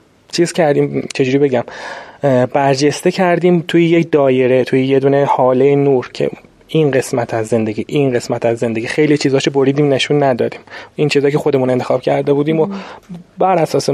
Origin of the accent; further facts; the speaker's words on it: Iran; هر چقدر شما فیلم ببینی، موزیک گوش کنی، نقاشی ببینی، باز ما ایرانیم.